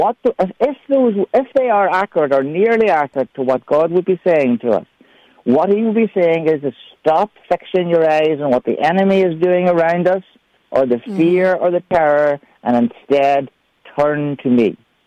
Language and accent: English; Ireland; accent: Irish; And you can understand my Irish accent, humanlife.ie.